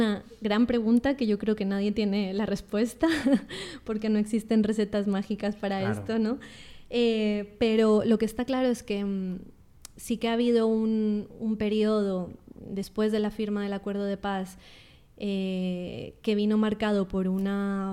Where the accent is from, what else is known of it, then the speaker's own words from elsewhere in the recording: Colombia; now in Spain; ¿qué está pasando en Colombia? ¿Qué está pasando en mi país?